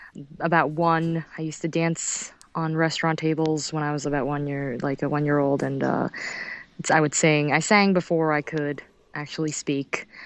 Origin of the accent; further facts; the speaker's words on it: New York, United States; Unfortunately, like growing up in New York, my family was never very well off.